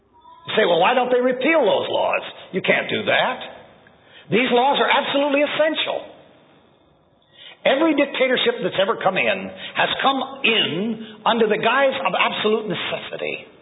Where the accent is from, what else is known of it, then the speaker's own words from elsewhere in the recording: United States; I'm an American. I chose to be an American. My father was Canadian born. I should say my mother was Canadian born. My father was an American.